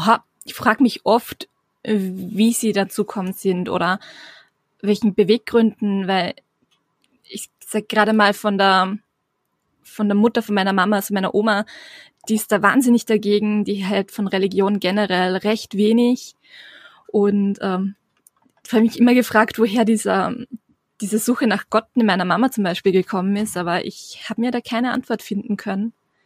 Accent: Austria; ich komme aus Österreich und bin in die Zeugen Jehovas hineingeboren worden.

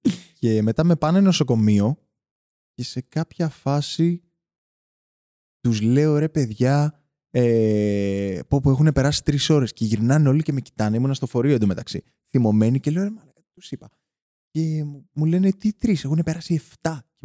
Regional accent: Pefki, Attica, Greece; γιατί εγώ είμαι από την Πεύκη

